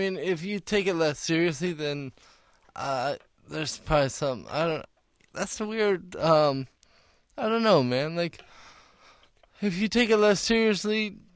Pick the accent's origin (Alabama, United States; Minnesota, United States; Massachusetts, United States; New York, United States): Minnesota, United States; St. Paul; also born or lived in Cameroon; now in Denver, United States; I grew up in St. Paul, Minnesota, and I've been living in Denver for about 5 years now.